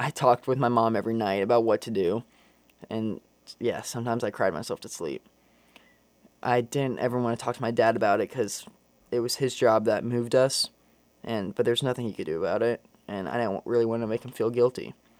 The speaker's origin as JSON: {"language": "English", "town": "Atlanta", "region": "Georgia", "country": "United States", "accent": "southern", "moved": "yes", "lives_now": "Indiana, United States", "said": "I moved to Indiana from Atlanta, the complete opposite side of the country. I still had my southern accent"}